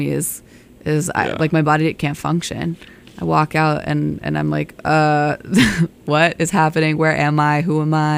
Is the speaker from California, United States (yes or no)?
yes; California, United States; now in Massachusetts, United States; because I'm from California and a part of California where the weather is very temperate.